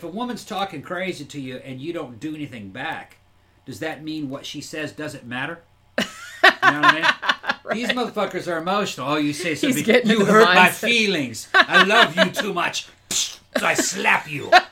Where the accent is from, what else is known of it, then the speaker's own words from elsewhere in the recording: Brazil; growing up in Brazil, I'm thinking back, yeah.